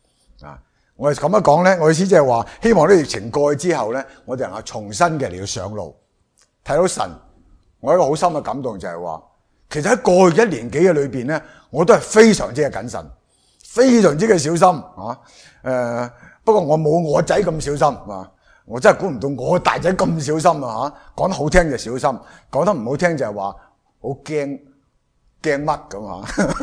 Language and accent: Cantonese; Guangdong, China; 咁我哋广东人有句说话啊，唔系就系广东人讲嘅